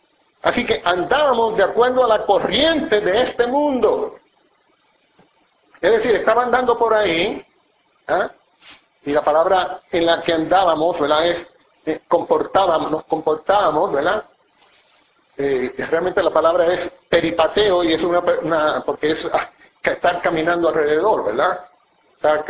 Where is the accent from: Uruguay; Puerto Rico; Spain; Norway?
Puerto Rico; decimos que somos puertorriqueños